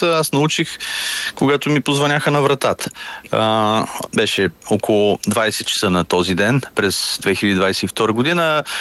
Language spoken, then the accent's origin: Bulgarian; Northern Bulgaria, Bulgaria; Аз съм от Северна България родом и за мен този край заслужава да има тази магистрала.